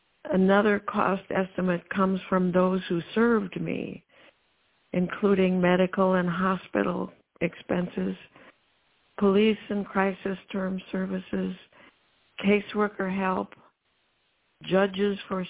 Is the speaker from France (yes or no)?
no; La Crosse, Wisconsin, United States; moved away as an adult; I was raised in La Crosse, but left for 40 years. I first of all joined the Air Force